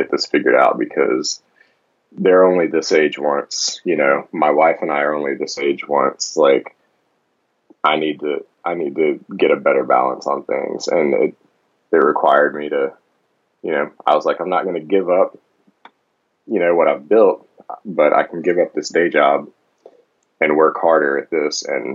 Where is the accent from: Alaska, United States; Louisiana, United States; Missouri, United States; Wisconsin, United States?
Louisiana, United States; now in Atlanta, United States; we're from Louisiana, but we live in Atlanta.